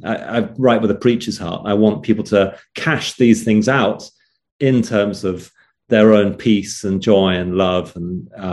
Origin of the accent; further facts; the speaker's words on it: England, United Kingdom; England. Yeah